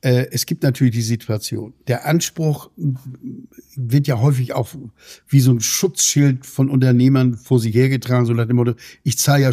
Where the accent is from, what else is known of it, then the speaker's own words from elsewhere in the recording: Elsdorf, Lower Saxony, Germany; in meinem Heimatort in Elsdorf